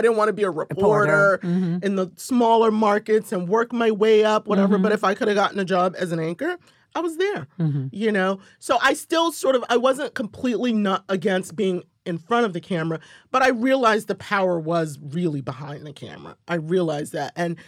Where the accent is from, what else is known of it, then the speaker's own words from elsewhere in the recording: Washington, District of Columbia, United States; And then I grew up in Washington, D.C.